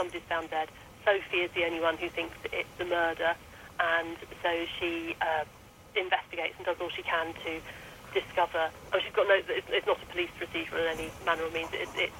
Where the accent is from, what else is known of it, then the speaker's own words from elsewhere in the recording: London, United Kingdom; moved away; living here for the last 20 odd years, because I'm originally from London.